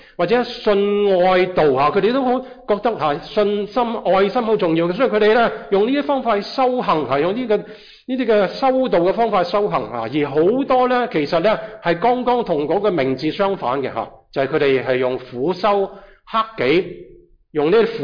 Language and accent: Chinese; China; 也好像我们中国人很多信佛教的